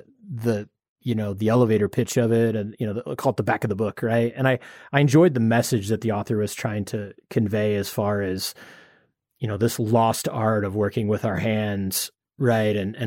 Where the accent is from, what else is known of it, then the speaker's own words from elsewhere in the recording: Midwest, United States; someone my age, you know, growing up in the Midwest, the US, like that, you know, that just like wasn't a thing when I was a kid.